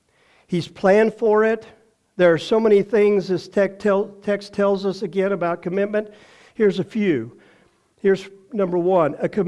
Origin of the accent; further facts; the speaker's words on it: Texas, United States; Okay, you can talk to me. I'm from Texas. I love people.